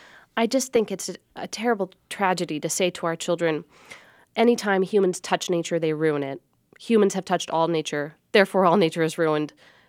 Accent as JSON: {"language": "English", "town": "Seattle", "region": "Washington", "country": "United States", "tie": "born or raised there", "said": "I mean, I grew up in Seattle and I had a very nature-loving childhood that involved a lot of scrubby city parks and kind of empty lots."}